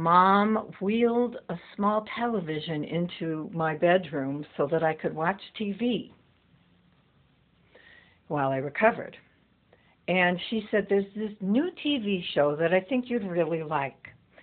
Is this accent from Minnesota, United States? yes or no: yes; St. Paul, Minnesota, United States; I am 64 years old, and I am from St. Paul, Minnesota.